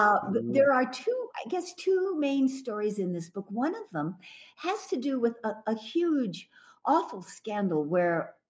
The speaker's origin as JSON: {"language": "English", "town": "Santa Fe", "region": "New Mexico", "country": "United States", "tie": "born or raised there", "said": "growing up in Santa Fe, which I did, you run into a lot of free spirits"}